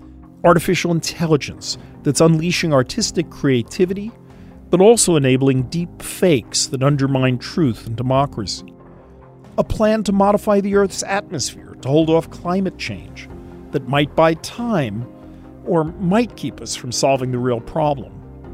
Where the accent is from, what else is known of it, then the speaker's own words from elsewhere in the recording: New York City, New York, United States; I grew up in New York City, a product of the public schools, where I fell in love with math.